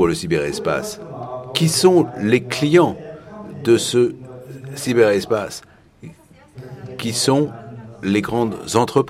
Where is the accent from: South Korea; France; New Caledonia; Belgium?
South Korea; French is a second language; je suis du Corée du Sud